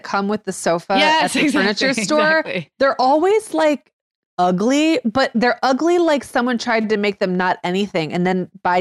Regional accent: Michigan, United States; Because this is like a totally when I was growing up in Michigan thing.

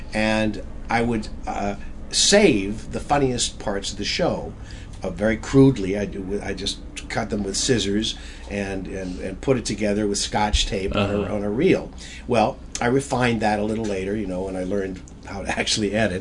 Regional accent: Goshen, Indiana, United States; I was raised, I was born in Goshen, Indiana, where I say I just performed.

